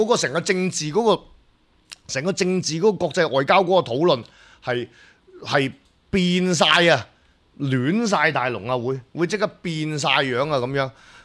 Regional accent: Hong Kong; 我哋而家香港，我哋香港人唔再係旁觀者啊！

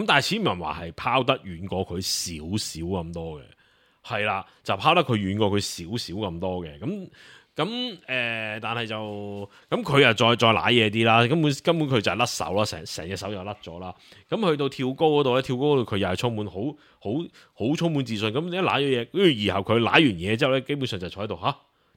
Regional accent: Hong Kong; 我哋香港人睇好搞笑噶嘛

